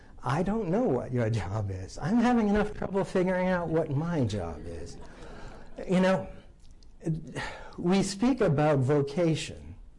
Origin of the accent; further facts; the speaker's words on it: New England, United States; I'm coming from New England. I'm not a big football fan, but you know, if you're in New England, you have this heritage of the New England Patriots